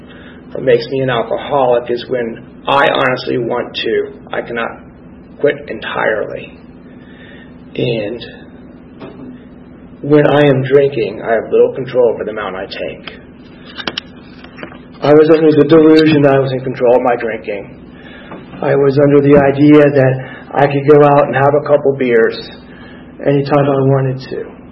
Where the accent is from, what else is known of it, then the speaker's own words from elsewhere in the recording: Philadelphia, Pennsylvania, United States; born there; I was born in Philadelphia to two successful, smart people. I had two younger sisters.